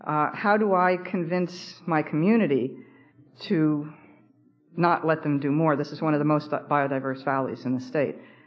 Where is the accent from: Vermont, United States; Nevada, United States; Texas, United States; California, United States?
Vermont, United States; I'm from Vermont.